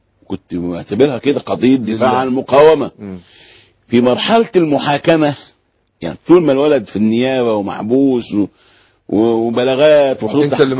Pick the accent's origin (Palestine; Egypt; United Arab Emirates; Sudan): Egypt; احنا مصريين.